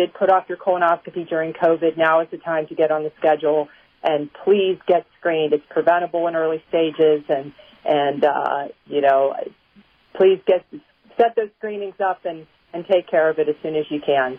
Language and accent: English; Pittsburgh, Pennsylvania, United States; And, you know, I'm from Pittsburgh, and I've always been a fan of yours as well.